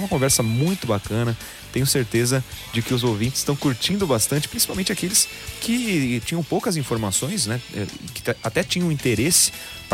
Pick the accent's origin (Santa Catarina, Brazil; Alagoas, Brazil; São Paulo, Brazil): São Paulo, Brazil; Araras; now in São Carlos, Brazil; Eu também sou natural da cidade de Araras.